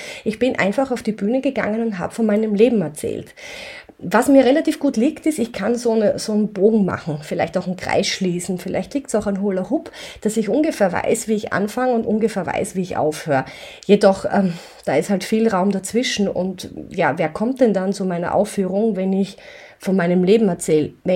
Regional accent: Styria, Austria; der zweite war ja dann in der Steiermark, in meiner Heimat.

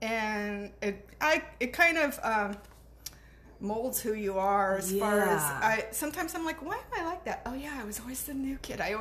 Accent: Virginia, United States; born there; I was born in Virginia, but we only lived there, I think, like 6 months or so.

